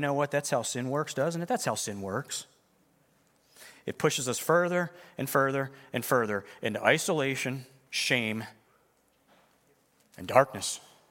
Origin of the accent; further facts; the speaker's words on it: East Coast, United States; I'm like, yeah, I'm that kid from the East Coast.